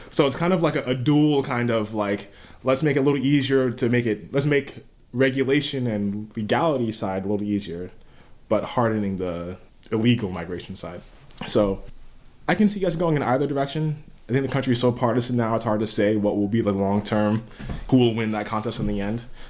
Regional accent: New York City, New York, United States; moved away as an adult; also born or lived in North Carolina; I'm originally from New York City. I lived there till I went off to college, really, with about a year gap in North Carolina. I've mostly grown up in cities, or prefer cities.

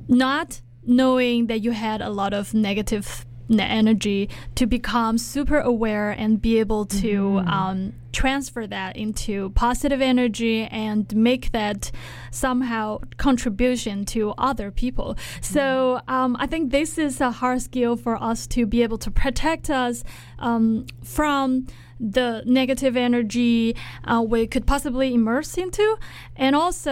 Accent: China; English is a second language; since I was born and raised and educated in China.

